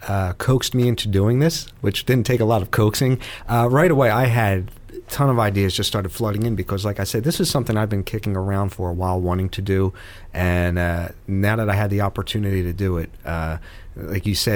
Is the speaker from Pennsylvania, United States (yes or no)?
yes; Philadelphia, Pennsylvania, United States; being that I grew up in South Philly, it was an area that I felt very comfortable